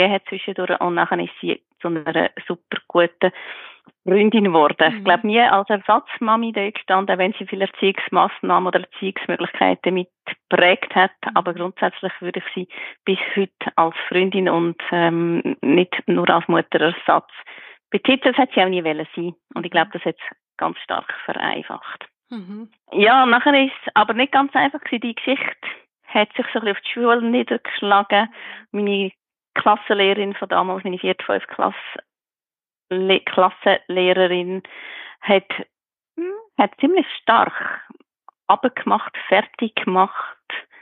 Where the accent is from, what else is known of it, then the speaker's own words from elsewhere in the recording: Aargau, Switzerland; also born or lived in Zurich; Aufwachsen geboren bin ich in der Stadt Zürich, sind später in Kanton Aargau gewechselt. Also breitkirchlich aufgewachsen bin ich, glaube ich, vom Gesamtsetting her. Mein Vater ist katholisch, meine liebliche Mutter ist reformiert.